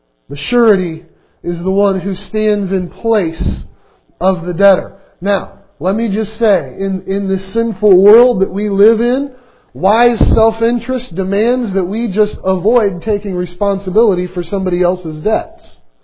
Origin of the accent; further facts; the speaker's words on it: the South, United States; When I grew up in the South, it got used that way a lot.